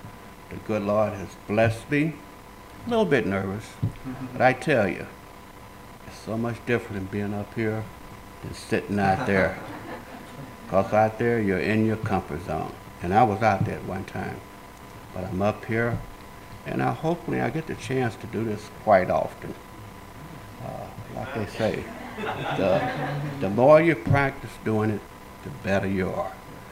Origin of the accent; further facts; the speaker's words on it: Oklahoma City, Oklahoma, United States; Okay, I was born in Oklahoma City in 1943. Probably a little bit older than everybody else in here.